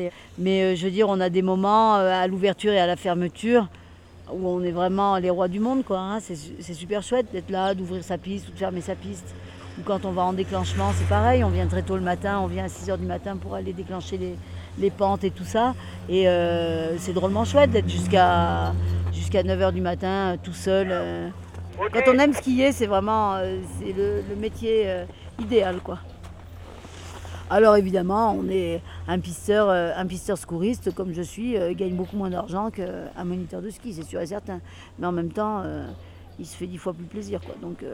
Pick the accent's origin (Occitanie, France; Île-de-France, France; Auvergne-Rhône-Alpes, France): Auvergne-Rhône-Alpes, France; Chamonix; Moi, je suis de Chamonix.